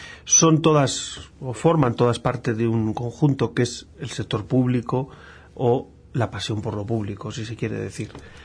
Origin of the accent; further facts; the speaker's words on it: La Rioja, Spain; Bueno, pues yo soy de ahí, de La Rioja. Es una comunidad al norte de España, en el Valle del Ebro